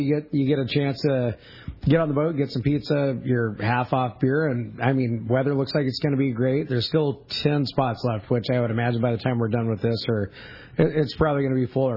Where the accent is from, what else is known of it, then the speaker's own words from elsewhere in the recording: Ventura, California, United States; for me, I'm from Ventura.